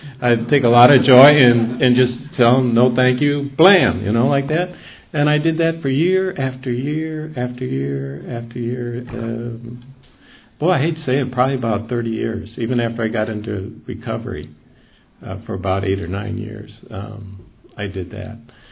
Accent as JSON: {"language": "English", "town": "Asheville", "region": "North Carolina", "country": "United States", "said": "And I'm from Asheville"}